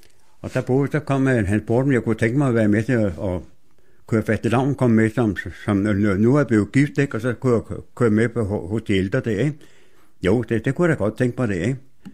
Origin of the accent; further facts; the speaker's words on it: Veksø, Capital Region of Denmark, Denmark; Jeg var barnefødt i Veksø, ikke?